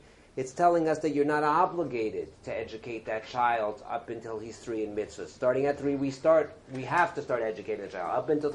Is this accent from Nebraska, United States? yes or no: no; Los Angeles, California, United States; I remember growing up in Los Angeles, no one used to do this that I knew.